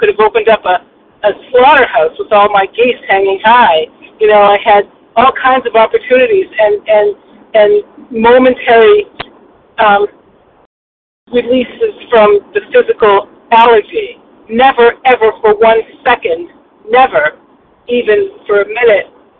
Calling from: Massachusetts, United States; recovered in Western Massachusetts.

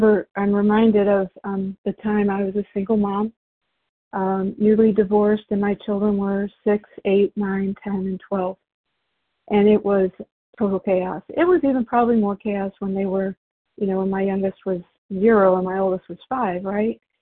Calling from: Indiana, United States; I'm calling from Indiana

